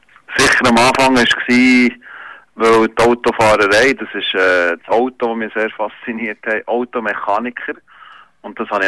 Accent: Blumenstein, Bern, Switzerland; in der Region, wo ich aufgewachsen bin, Blumenstein

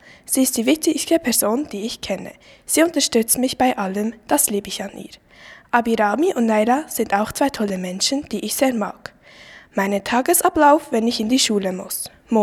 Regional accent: Switzerland; born there; bin 13 Jahre alt. Geboren bin ich in der Schweiz.

